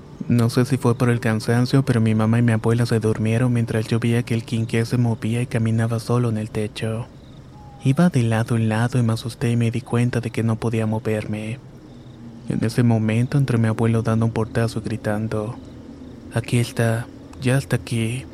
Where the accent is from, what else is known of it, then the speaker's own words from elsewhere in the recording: Rayones, Nuevo León, Mexico; now in Montemorelos, Mexico; Esto me pasó en un pueblito cerca de Monte Morelos donde vivo actualmente. Aunque mi familia y yo somos originarios de Rayones, Nuevo León.